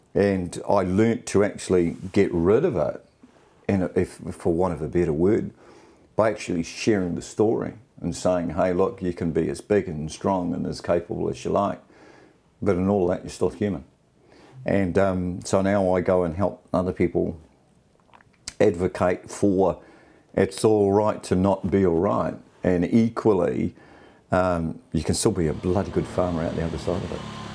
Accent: Australia; born there; I was born in Australia in the early 70s. That's my mother. I was raised by a solo mum.

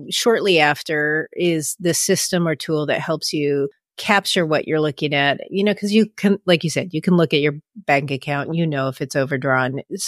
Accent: California, United States; Now, obviously, growing up in the Bay Area, those are not correct numbers

